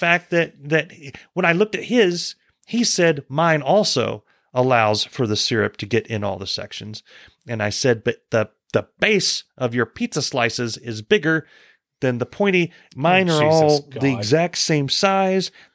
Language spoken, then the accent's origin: English; United States; Except he got scrambled eggs and I got mine over easy because I'm an American.